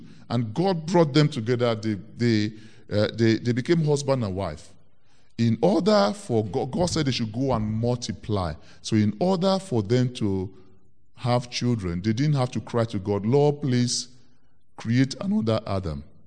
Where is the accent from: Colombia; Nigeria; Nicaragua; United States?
Nigeria; born there; English is a second language; moved away; When I was born in Nigeria, English was not my first language. We had to learn it.